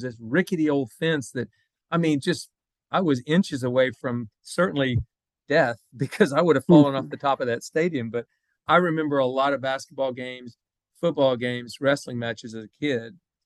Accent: Ponca City, Oklahoma, United States; I was born and raised in Ponca City. So we both have a background of growing up in Oklahoma playing golf.

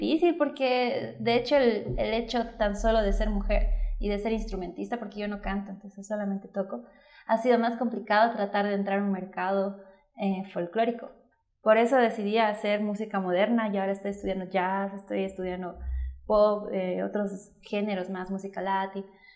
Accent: Bolivia; actualmente soy charanguista boliviana, profesión de ingeniera comercial.

